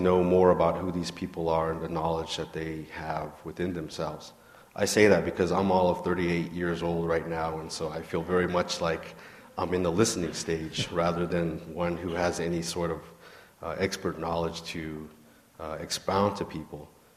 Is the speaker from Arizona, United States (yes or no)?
yes; Flagstaff, Arizona, United States; I spent part of my youth there, but also partly growing up in Flagstaff, Arizona.